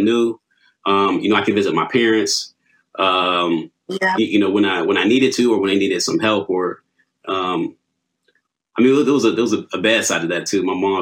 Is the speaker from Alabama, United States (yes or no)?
no; Pittsburgh, Pennsylvania, United States; I'm born and raised in Pittsburgh, PA. That's where I'm at presently.